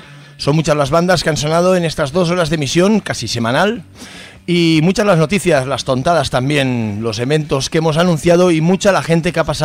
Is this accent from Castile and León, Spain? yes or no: yes; Cuevas del Valle, Castile and León, Spain; en mi pueblo, Cuevas del Valle, en la Sierra de Gredos de Ávila